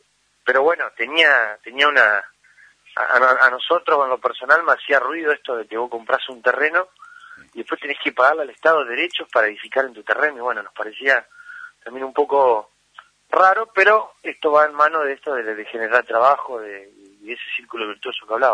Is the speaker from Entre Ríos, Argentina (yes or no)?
yes; Gualeguaychú, Entre Ríos, Argentina; born there; Yo nací en Gualeguaychú.